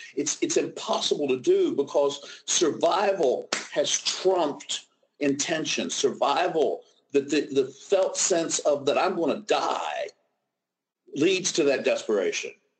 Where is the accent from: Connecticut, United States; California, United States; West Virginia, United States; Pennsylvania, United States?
West Virginia, United States; it was seared in to my development growing up in Southern West Virginia.